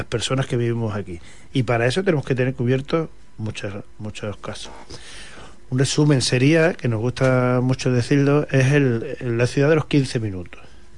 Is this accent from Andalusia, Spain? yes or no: yes; Andalusia, Spain; nuestra estrategia para conseguir cosas para Andalucía es organizarnos